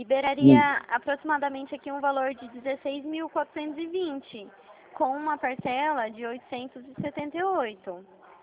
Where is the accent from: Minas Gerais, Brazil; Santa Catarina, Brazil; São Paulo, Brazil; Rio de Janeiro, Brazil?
São Paulo, Brazil; Dracena; Eu sou daqui de Dracena